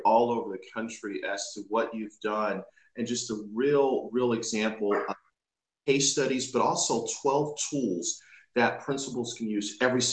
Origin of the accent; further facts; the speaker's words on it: Buffalo, New York, United States; moved away as an adult; now in Atlanta, United States; I grew up in Buffalo, New York. Mom and dad dropped me off in Atlanta, Georgia 31 years ago